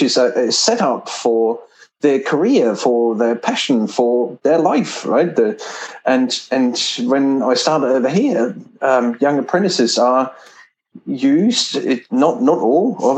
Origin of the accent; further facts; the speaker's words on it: Germany; English is a second language; moved away as an adult; Born and raised in Germany, and I did my apprenticeship over there. And when I was 18, I started traveling. So I traveled through Europe, and I worked in Scandinavia quite a bit, in Spain and Austria.